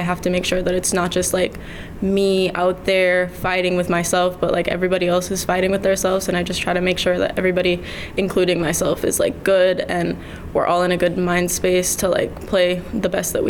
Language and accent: English; Jamaica; I'm originally from Jamaica.